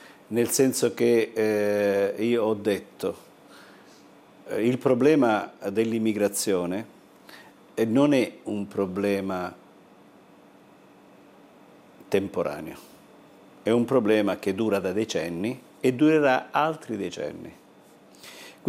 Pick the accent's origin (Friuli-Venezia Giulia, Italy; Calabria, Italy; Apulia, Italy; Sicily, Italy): Calabria, Italy; Gerace; Per me che sono partito da un piccolo paesino della Calabria, il mio paese si chiama Gerace, ha 2000 abitanti.